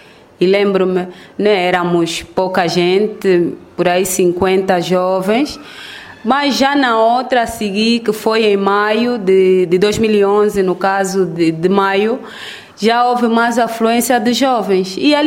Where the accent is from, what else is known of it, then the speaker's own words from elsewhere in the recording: Luanda, Angola; vim muito pequena. Só não tenho referência da idade, mas vim muito pequena e praticamente estou a crescer cá em Luanda.